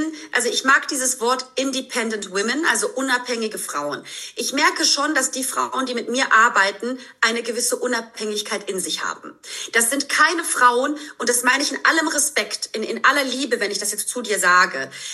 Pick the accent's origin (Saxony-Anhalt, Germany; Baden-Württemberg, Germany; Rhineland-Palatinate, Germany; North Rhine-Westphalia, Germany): Rhineland-Palatinate, Germany; Ich bin aus dem Ahrtal. Es ist hier meine Heimat.